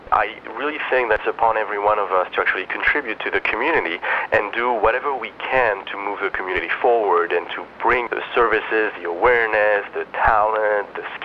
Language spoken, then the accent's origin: English; France; now in United States; Originally, I'm from France, and I came to the United States in 2003